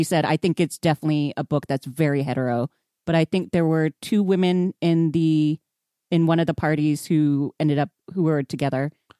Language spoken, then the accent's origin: English; Houston, Texas, United States; I grew up in Houston and I definitely knew like Houston, New Orleans, you know, has that sort of like Viet Cajun.